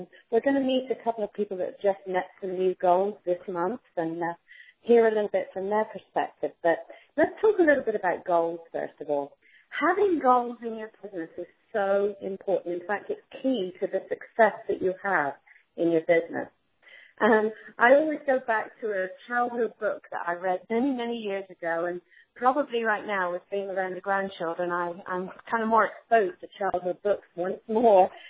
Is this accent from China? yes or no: no; United Kingdom; Of course, we have to watch that being British